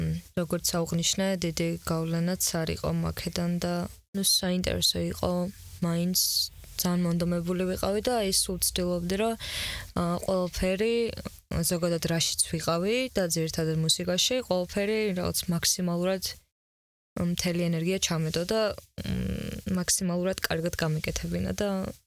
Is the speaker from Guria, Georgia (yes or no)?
no; Batumi, Adjara, Georgia; ბათუმიდან ვარ მუსიკოსი.